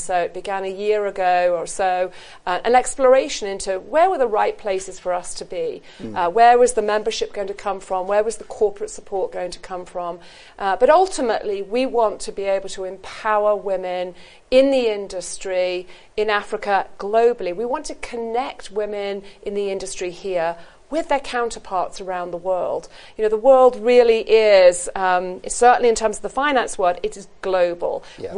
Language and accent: English; Birmingham, West Midlands, United Kingdom; born there